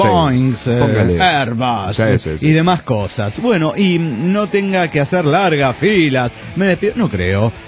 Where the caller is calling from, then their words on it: Santa Fe, Argentina; de Santa Fe, Argentina.